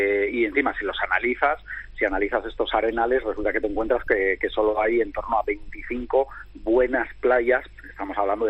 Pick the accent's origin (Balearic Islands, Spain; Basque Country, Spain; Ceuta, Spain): Basque Country, Spain; San Sebastián; nosotros somos de San Sebastián